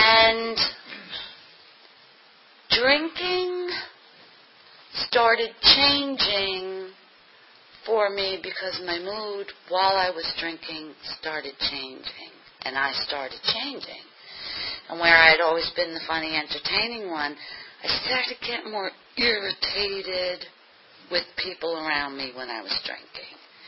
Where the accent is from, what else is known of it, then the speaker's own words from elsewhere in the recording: New York, United States; I think I'm a New Yorker, and I'm going to let you know what I'm thinking